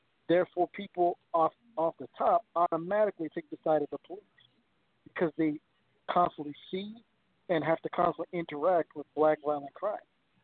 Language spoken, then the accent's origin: English; Minnesota, United States; because I'm from Minnesota